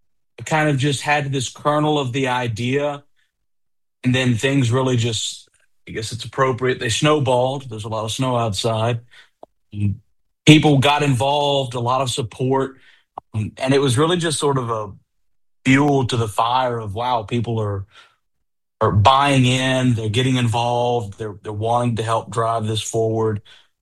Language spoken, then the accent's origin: English; United States; moved away as an adult; now in Canada; I'm been in Canada since 2021. I'm from the States. I did my bachelor's, master's there.